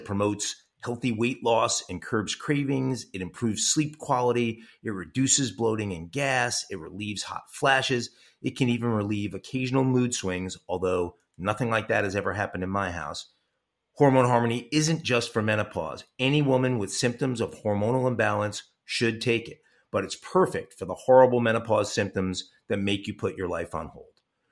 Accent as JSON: {"language": "English", "region": "New York", "country": "United States", "said": "I saw a story, and as a New Yorker, it really caught me, and I just need to share this."}